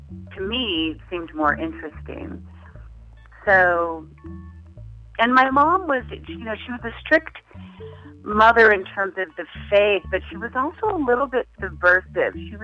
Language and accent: English; Salt Lake City, Utah, United States; So I was raised in Salt Lake City, Utah, in a very strict Mormon household.